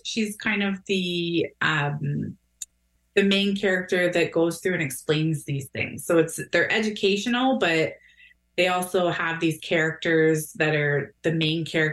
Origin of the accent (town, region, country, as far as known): Fort Erie, Ontario, Canada; born or raised there